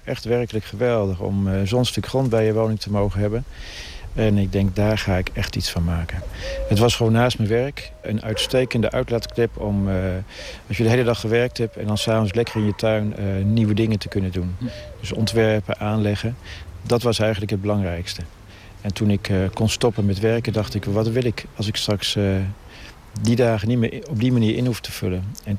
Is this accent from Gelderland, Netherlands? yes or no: yes; Apeldoorn, Gelderland, Netherlands; now in Voorst, Netherlands; Nee, oorspronkelijk kom ik uit Apeldoorn, midden uit de stad. En sinds 1967 woon ik in Voorst.